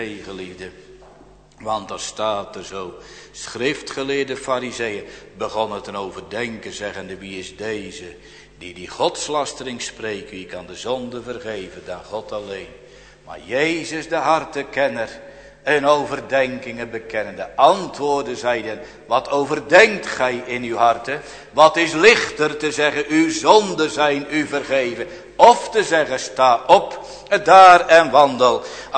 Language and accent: Dutch; Strijensas, South Holland, Netherlands; born there; aan de plaats mijner geboorte waar ik vandaan kom, een klein dorp, Strijensas in de Hoekse Waard gelegen.